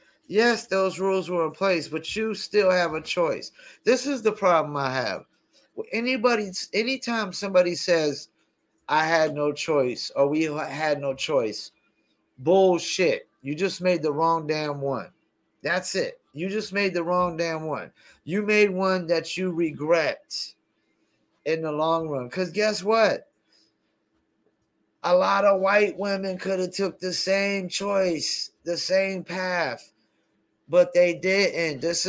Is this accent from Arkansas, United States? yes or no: no; North Carolina, United States; because I'm from North Carolina